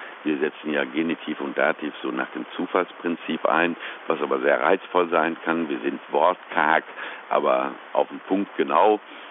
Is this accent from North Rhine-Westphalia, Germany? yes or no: yes; North Rhine-Westphalia, Germany; born there; Also ich bin ja selbst gelernter Ostwestfale, sagen wir mal. Ich bin ja bei Gütersloh da oben geboren, bei Bielefeld, Gütersloh, Paderborn in dem Dreieck.